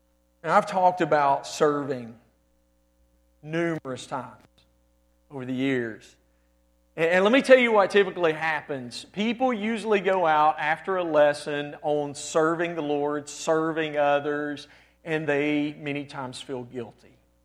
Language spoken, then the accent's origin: English; Hamilton, Alabama, United States; But I remember when I was just a young boy growing up in Hamilton, Alabama